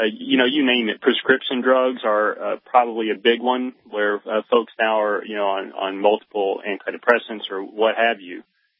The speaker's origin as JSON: {"language": "English", "country": "United States", "said": "Because in my view, as an American, I am in the armed forces."}